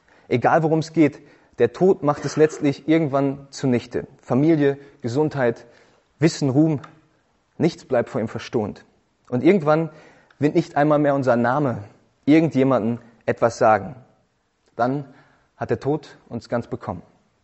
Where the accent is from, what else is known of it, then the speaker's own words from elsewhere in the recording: North Rhine-Westphalia, Germany; Und ich komme aus der Nähe von Essen und ich weiß, dass die Leute im Ruhrgebiet ein bisschen verrückt sind